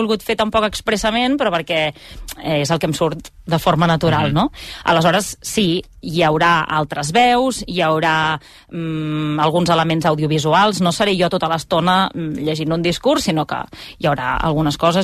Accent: Vilafranca, Catalonia, Spain; Vilafranca és el lloc on he crescut, no el lloc on he nascut, perquè jo no sóc de Vilafranca de tota la vida, i vaig anar a viure quan era molt petitona amb els meus pares

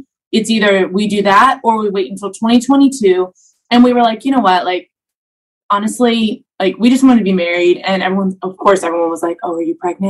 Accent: the South, United States; Hey, I'm from the South and my mom and dad are vaccinated.

